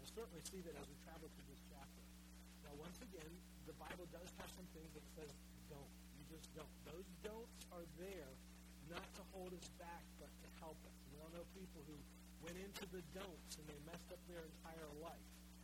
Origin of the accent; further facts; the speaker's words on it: Miami, Florida, United States; And I grew up in Miami, Florida, so going to a very conservative college in Kentucky was a real different experience for me.